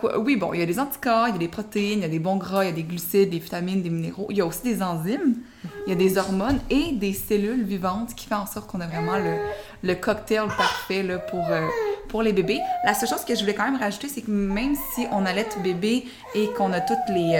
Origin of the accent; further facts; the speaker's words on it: Quebec, Canada; malgré que je suis québécoise